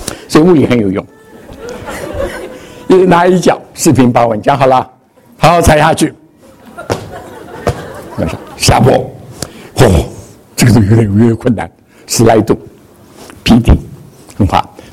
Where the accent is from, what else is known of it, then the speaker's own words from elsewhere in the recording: China; 他就给你看扁了，说我们中国人没车。